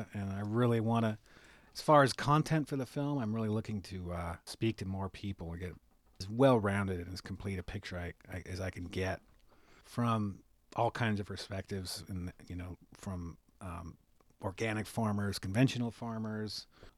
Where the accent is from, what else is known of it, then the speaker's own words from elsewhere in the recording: Topanga Canyon, California, United States; Well, this is where it comes out that I'm not really much of a native. I grew up in California.